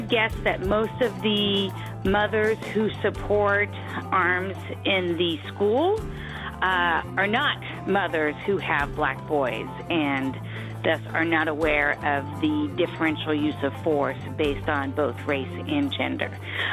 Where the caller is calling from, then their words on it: Oakland, California, United States; I'm calling from Oakland, California.